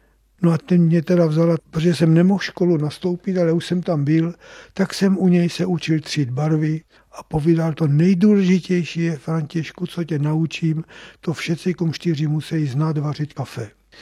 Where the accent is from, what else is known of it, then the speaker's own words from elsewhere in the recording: Zlín, Zlín Region, Czechia; Já jsem se narodil ve Zlíně 9. prosince 31. A vyšel jsem tam základní školu.